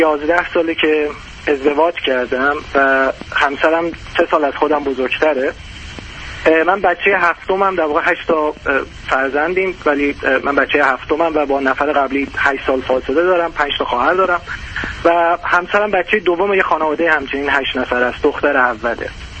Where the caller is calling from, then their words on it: Germany; از اروپا دکتر، از آلمان هستم.